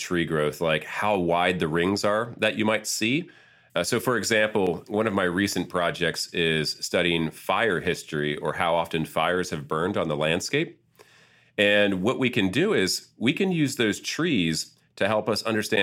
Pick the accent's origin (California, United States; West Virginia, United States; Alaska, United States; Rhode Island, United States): West Virginia, United States; Wheeling; And I grew up in Wheeling, West Virginia, along the Ohio River. And so I spent some time in the creeks and streams that flowed into the Ohio R